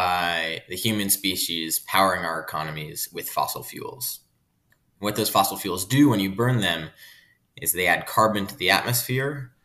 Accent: New Jersey, United States; I grew up in New Jersey, where my father works as an oceanographer at Rutgers University

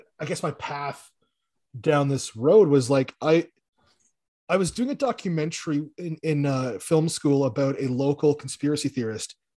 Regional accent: Canada; because I'm like, you know, I'm Canadian. So, oh, LaCroix.

